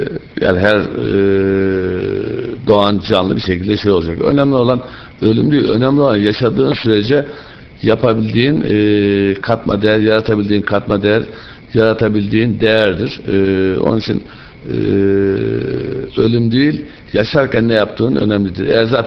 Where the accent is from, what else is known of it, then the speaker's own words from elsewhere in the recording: Black Sea Region, Turkey; Karadenizliyim. Karadeniz insanının o mücadeleci ruhunu, genlerini bütün şeyime taşıyorum.